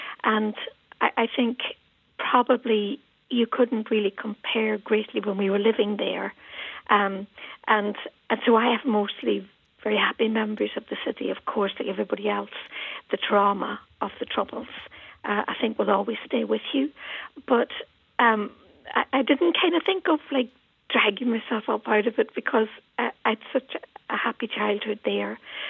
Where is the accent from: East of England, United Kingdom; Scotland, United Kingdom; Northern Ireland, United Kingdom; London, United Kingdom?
Northern Ireland, United Kingdom; Derry; And there was great poverty in Derry. And, of course, I came from the Bogside Flats, and that would have been an area that would have been a huge focus for John.